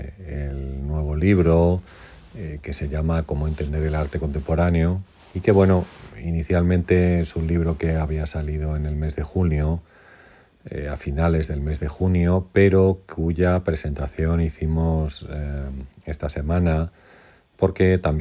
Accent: Gajates, Castile and León, Spain; gente, amigos de Alba de Tormes, de mi pueblo, que se llama Gajates, y de algún sitio más

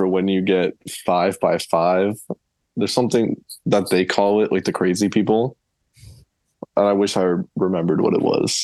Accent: St. Catharines, Ontario, Canada; No, I'm from St. Catharines. Welland is close. Welland is like 15 minutes away.

